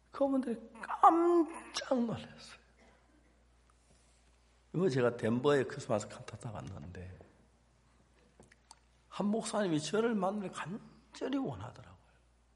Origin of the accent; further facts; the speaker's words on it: South Korea; now in United States; 당신 한국서 왔느냐고. 한국서 왔다.